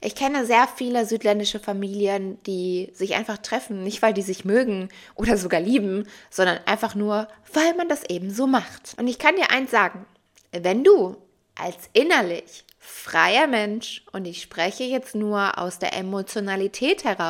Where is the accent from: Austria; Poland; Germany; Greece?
Greece; Athens, Attica; moved away; ich würde niemals nach Athen ziehen, obwohl ich dort einen großen Teil meiner Kindheit verbracht habe